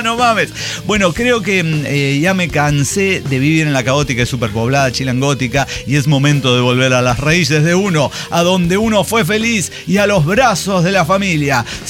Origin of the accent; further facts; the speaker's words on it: Chiapas, Mexico; moved away; Yo llevo viviendo casi 10 años fuera de mi Chiapas natal y creo que quizás existe un pequeño resquicio de que por fin vuelva a mi pueblito adorado.